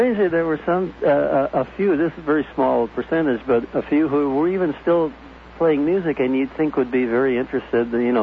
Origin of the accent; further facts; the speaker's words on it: Wisconsin, United States; They knew that I was from Wisconsin and all this, so he put us in touch with each other.